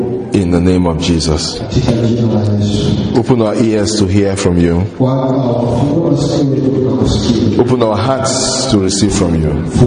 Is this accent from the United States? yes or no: no; Port Harcourt, Rivers, Nigeria; I'm from Port Harcourt in Nigeria.